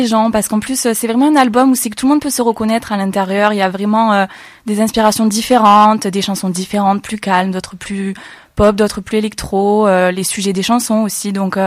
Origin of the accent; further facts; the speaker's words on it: Narbonne, Occitanie, France; je suis chanteuse, je suis âgée de 17 ans et je viens de Narbonne.